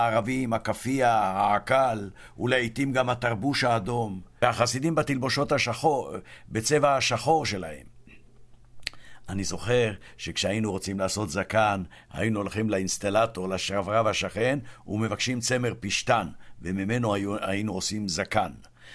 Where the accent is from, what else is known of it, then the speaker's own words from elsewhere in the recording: Jerusalem, Jerusalem District, Israel; ירושלים בילדותי הייתה כמו במת תיאטרון.